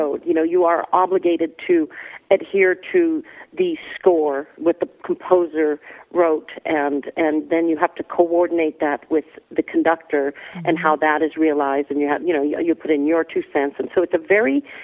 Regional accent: New Hampshire, United States; now in Santa Fe, United States; No. I'm from New Hampshire, actually, born and raised.

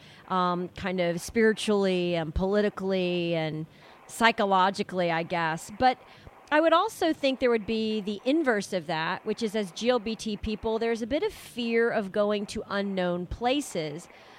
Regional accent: Southeast, United States; and I'm from the Southeast, and so it reminded me so much of you know, where I'm from, and just gorgeous.

